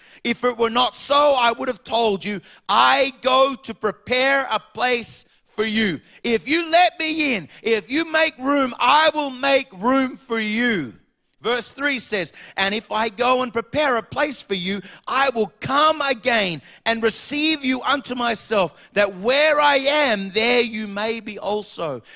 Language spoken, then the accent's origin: English; Australia; See, I'm sad to say, as an Aussie, there's no room for Jesus anymore.